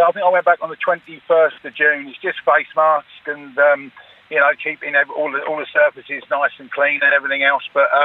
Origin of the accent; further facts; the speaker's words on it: England, United Kingdom; now in Arklow, Ireland; No, I'm from England. I moved over about 21 years ago.